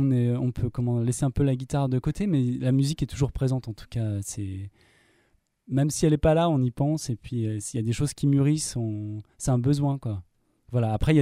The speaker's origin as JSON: {"language": "French", "town": "Annecy", "region": "Auvergne-Rhône-Alpes", "country": "France", "tie": "born or raised there", "said": "Donc, moi, je suis originaire d'Annecy."}